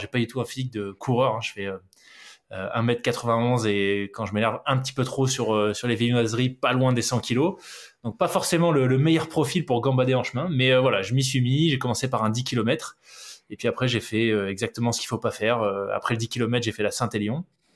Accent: New Caledonia; also born or lived in Canada / United States / Switzerland; now in Aix-en-Provence, France; Je vis actuellement à Aix-en-Provence. Après, je suis originaire du sud, et même du très très sud, puisque j'ai passé une partie de mon enfance en Nouvelle-Calédonie.

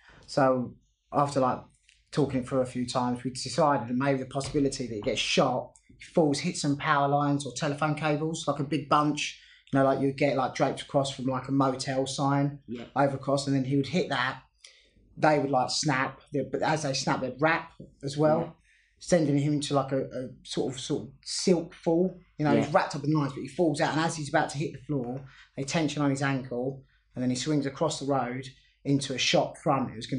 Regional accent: United Kingdom; I'm a British stunt performer and part of the Jig Stunt Register.

